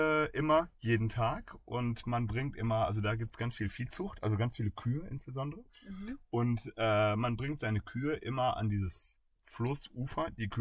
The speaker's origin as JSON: {"language": "German", "town": "Cologne", "region": "North Rhine-Westphalia", "country": "Germany", "said": "Nee, wir sind ja aus Köln."}